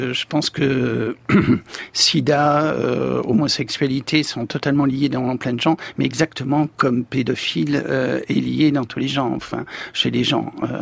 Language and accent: French; France